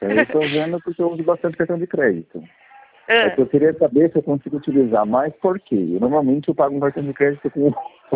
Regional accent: São Paulo, Brazil; now in Caraguatatuba, Brazil; eu sou da região de Bauru mesmo.

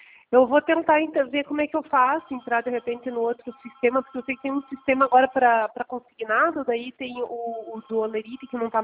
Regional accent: Ponta Grossa, Paraná, Brazil; Eu sou de Ponta Grossa.

